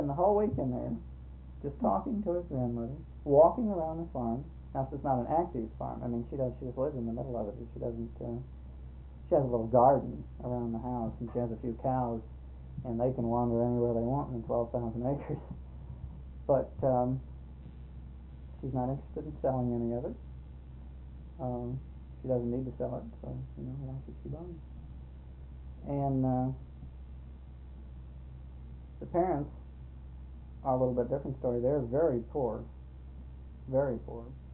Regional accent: Miami, Florida, United States; I was born and raised in Miami, and I've always lived in a very urban type of life, and I came up here to school on the second go-around

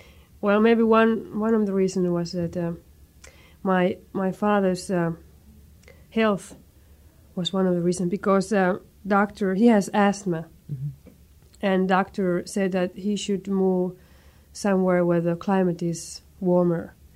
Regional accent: Finland; moved away; I came from Finland for the first time, 1971, with my family, the whole family together.

